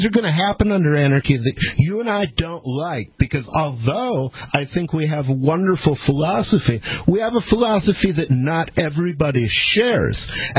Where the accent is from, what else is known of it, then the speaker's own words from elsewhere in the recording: Jackson, Michigan, United States; born there; I was born in Jackson, Michigan.